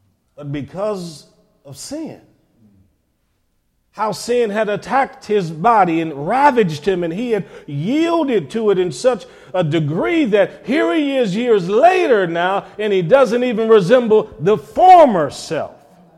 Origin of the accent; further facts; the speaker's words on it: Cleveland, Ohio, United States; I've had friends growing up in Cleveland, Ohio, that got involved with a lot of things